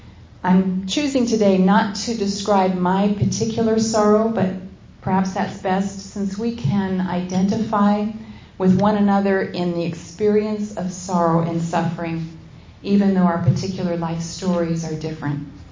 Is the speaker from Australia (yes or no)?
no; Burien, Washington, United States; now in Tacoma, United States; I grew up near Burien, Washington. I met Jack at MIT, and at the end of my junior year, we got married in Boston.